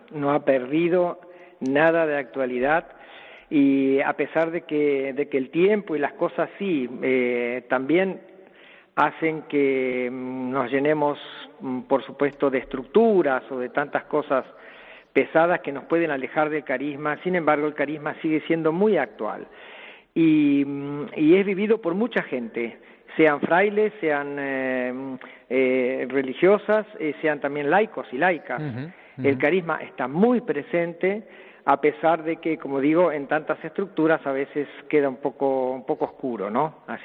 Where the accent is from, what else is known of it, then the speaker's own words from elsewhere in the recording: Patagonia, Argentina; born there; yo nací allá en la Patagonia argentina